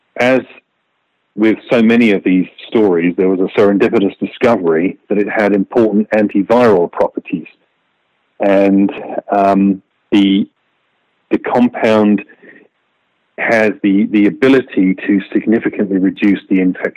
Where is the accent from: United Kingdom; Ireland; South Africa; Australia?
United Kingdom; England; now in United States; back when I used to live in England before I became an American 20 years ago. But a long time ago, as a kid growing up in England